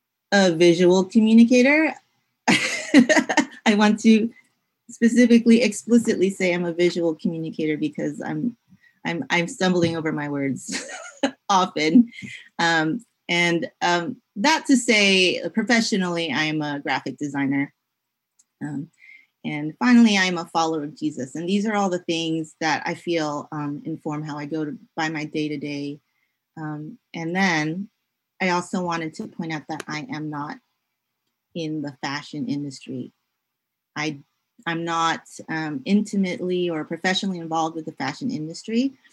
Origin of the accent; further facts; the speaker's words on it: United States; born there; So I'm a Filipina American. I'm my first generation born Filipino American. My sisters and my brother and my parents are all from the Philippines.